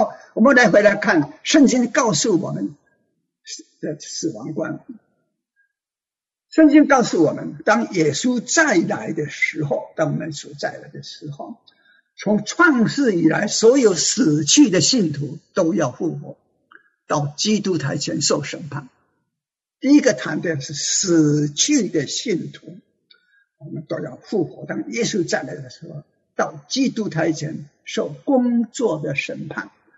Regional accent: China; 那么清明节啊，我们中国人啊吃青团子，吃菜粿，吃鸡蛋，祭祖、踏青、团聚。

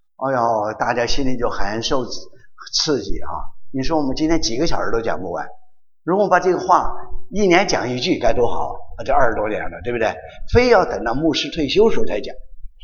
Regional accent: China; moved away as an adult; now in United States; 嗯，我们中国人呢还有一个特点，就是很内向。 有了什么感谢的话不愿意说。我记得我们刚来美国的时候上课呀

